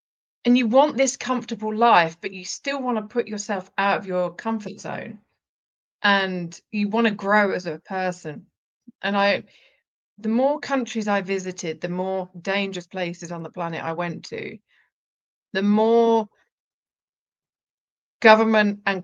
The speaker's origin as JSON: {"language": "English", "country": "United Kingdom", "said": "you know, we're British."}